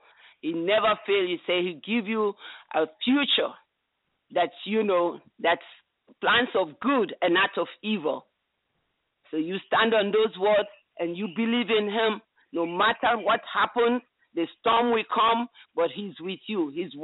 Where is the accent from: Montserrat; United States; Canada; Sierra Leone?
Sierra Leone; Well, I grew up in Sierra Leone. We were Muslims, and you know, it's a small country, and we had a lot of troubles, you know, wars and everything, but now it's over.